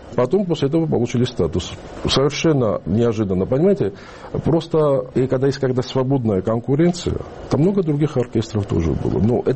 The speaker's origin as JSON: {"language": "Russian", "country": "Georgia", "moved": "yes", "said": "я же учился в Петербурге, я рано уехал из Грузии."}